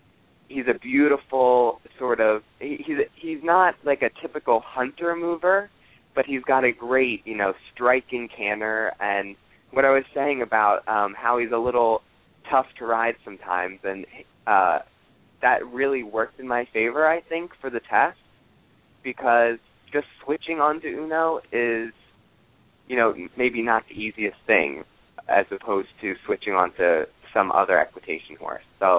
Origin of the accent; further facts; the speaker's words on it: Columbia, Maryland, United States; I'm from Columbia, Maryland. So outside of Baltimore in Washington, D.C.